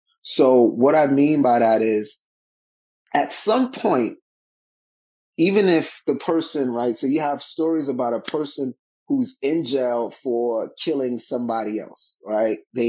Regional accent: New York City, New York, United States; I was a product of growing up in Bushwick and getting robbed and getting picked on

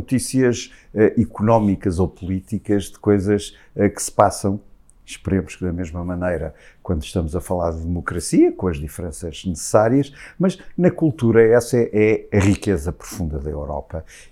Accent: Portugal; sobretudo nós como portugueses

